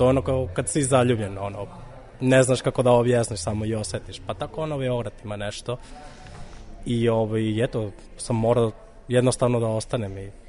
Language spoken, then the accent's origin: Serbian; Barcelona, Catalonia, Spain; Serbian is a second language; moved away as an adult; now in Belgrade, Serbia; Imam 30 godina. Živim u Beogradu već 10 i po godina, manje više, skoro 11. Ja sam iz Barcelone, inače.